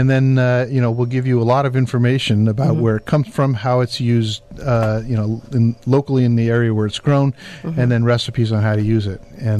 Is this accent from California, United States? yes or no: yes; Tiburon, California, United States; Well, for me, it's a homecoming. I grew up in Tiburon, so...